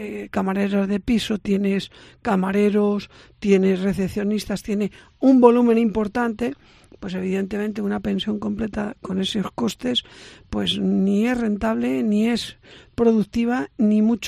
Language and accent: Spanish; Madrid, Community of Madrid, Spain; yo que soy madrileño y de familia de aquí, de Castilla y León, de Palencia y de Valladolid